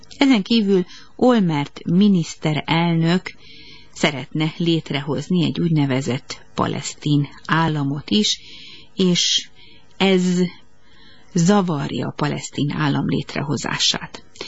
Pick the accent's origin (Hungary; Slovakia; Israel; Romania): Israel; hogy mi izraeliek vagyunk a megszállók például